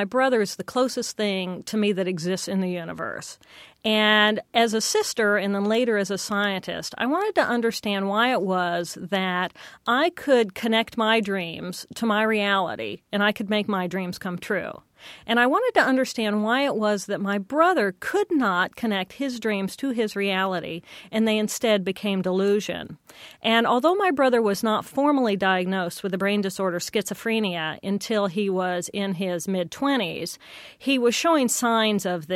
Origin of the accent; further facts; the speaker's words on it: Terre Haute, Indiana, United States; Well, I grew up over in Terre Haute, Indiana, and I have a brother who is 18 months older than I, who was very different from me.